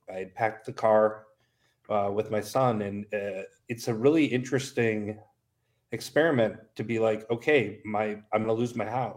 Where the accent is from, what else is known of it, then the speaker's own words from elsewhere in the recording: Milwaukee, Wisconsin, United States; also born or lived in Brookfield; First of all, I love the Midwest. I grew up in Milwaukee and Brookfield.